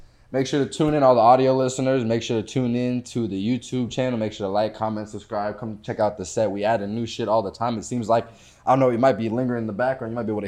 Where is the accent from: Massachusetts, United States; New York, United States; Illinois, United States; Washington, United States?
Massachusetts, United States; Cause I'm from Massachusetts, so I like learned all about this shit.